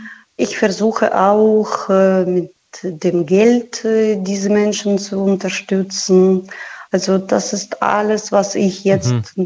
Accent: Kherson, Kherson Oblast, Ukraine; Ich habe schreckliche Fotos von allen Häusern, die ich von meiner Kindheit in Cherson kenne.

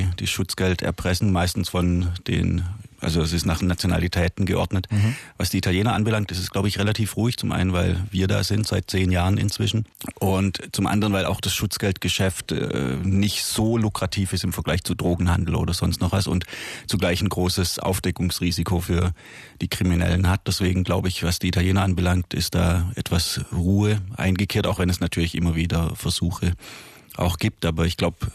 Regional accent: Germany; born there; ich bin auch in Deutschland geboren

